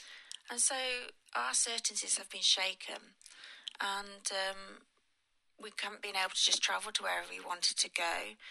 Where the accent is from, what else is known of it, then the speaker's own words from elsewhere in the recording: England, United Kingdom; as English Christians and English people, we rely on the weather